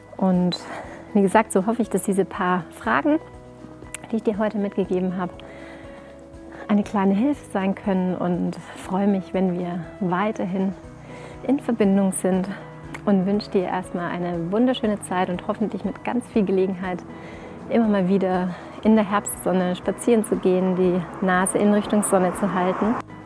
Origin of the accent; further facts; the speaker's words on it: Tyrol, Austria; in meiner Heimat in Tirol